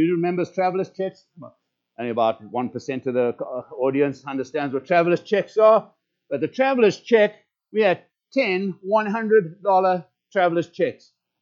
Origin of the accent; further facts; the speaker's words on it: Zimbabwe; moved away as an adult; now in United States; and I got challenged with this when we came to the United States for the very first time in 1986. We came from Zimbabwe. I had never done an international flight in my life.